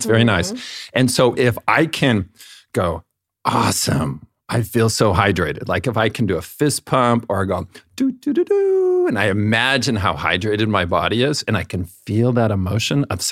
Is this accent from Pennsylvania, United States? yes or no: no; Fresno, California, United States; I was raised in Fresno, California, the most glamorous part of California, in a Mormon family.